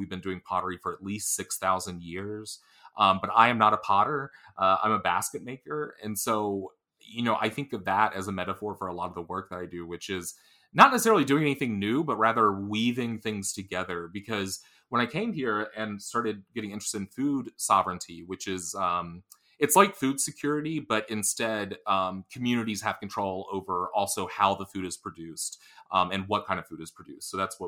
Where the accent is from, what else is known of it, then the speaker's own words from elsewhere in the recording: Rock Hill, South Carolina, United States; I don't consider us a part of Rock Hill, but I grew up in Rock Hill. Mm-hmm. So yeah, I'm right where I grew up.